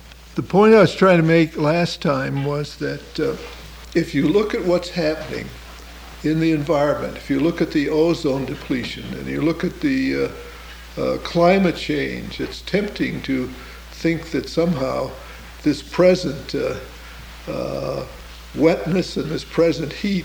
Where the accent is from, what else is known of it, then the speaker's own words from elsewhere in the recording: Chicago, Illinois, United States; I'm from Chicago, and I've been here at Holden a lot.